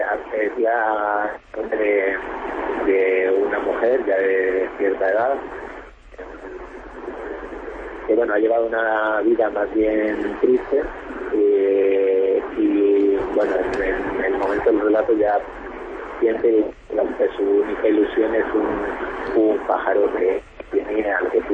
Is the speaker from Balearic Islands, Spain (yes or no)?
no; Salamanca, Castile and León, Spain; now in Madrid, Spain; no soy madrileño, yo soy de Salamanca, lo que pasa es que vivo en Madrid desde hace ya bastantes años